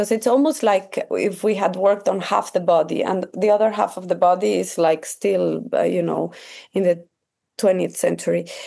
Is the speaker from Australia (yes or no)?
no; Mexico City, Mexico; I'm from Mexico City